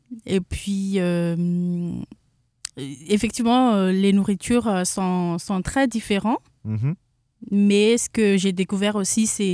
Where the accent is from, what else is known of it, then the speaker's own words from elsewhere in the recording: Madagascar; tout d'abord, Madagascar, c'est une île.